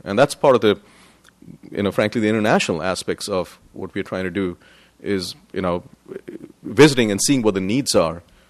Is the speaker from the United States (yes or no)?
no; India; accent: Indian; As you can well imagine from my looks and my accent, I am originally from India.